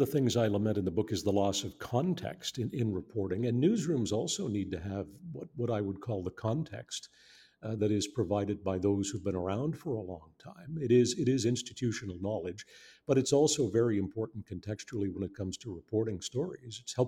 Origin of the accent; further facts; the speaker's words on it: Saint John, New Brunswick, Canada; And Ian was raised in Sackville, New Brunswick. I was raised in St. John.